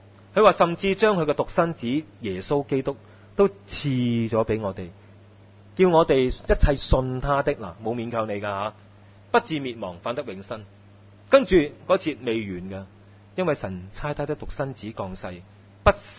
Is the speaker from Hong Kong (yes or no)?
yes; Hong Kong; 好像今天我们香港人真的、那个健康指数就越来越差